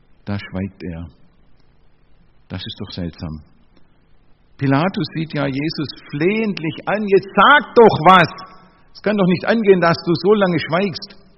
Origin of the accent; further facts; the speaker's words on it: Baden-Württemberg, Germany; Als Schwabe hoffe ich, dass man mich auch im Norddeutschen etwas versteht.